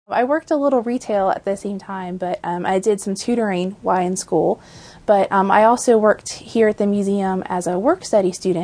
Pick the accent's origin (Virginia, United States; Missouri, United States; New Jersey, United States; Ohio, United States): Virginia, United States; Mechanicsville; I'm a native, native of the area. Grew up in Mechanicsville, still live in Richmond now.